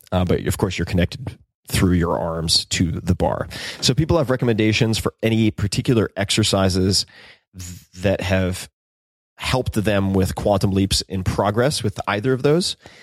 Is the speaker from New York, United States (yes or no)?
yes; New York, United States; But alas, I'm from Long Island. I apologize.